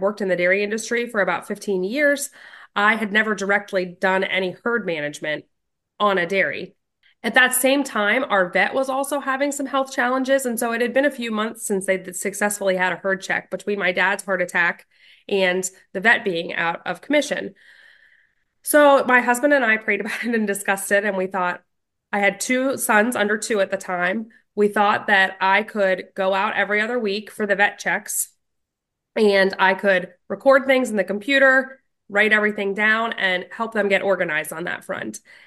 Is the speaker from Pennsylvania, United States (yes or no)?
yes; Imler, Pennsylvania, United States; I was born and raised on Singing Brook Farms in Imler, Pennsylvania.